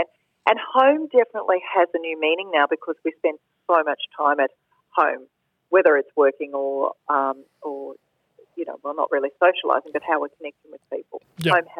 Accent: Australia; And so I was selected from Australia with one other.

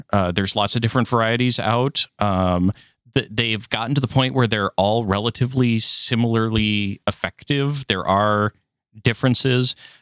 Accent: Minnesota, United States; Growing up in Minnesota, I do know a couple people who ruined their batteries by leaving them out in the shed

